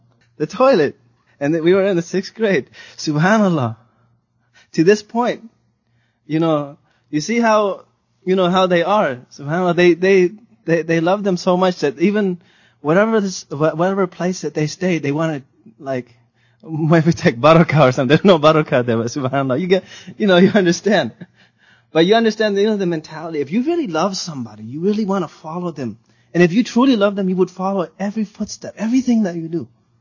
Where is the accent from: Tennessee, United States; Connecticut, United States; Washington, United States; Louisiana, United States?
Washington, United States; Seattle; I remember when I was in the sixth grade, we had a trip to Portland. I'm from Seattle. We had a trip to Portland.